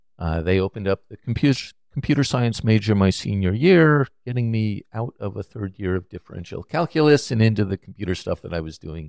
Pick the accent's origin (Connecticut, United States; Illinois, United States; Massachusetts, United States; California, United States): California, United States; Hollywood; born there; I was born in Hollywood, technically.